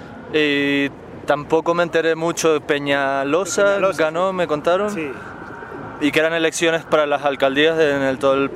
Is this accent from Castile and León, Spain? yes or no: no; Canary Islands, Spain; yo soy de las Islas Canarias, que es una región en el sur. Es muy pequeñito comparado con Colombia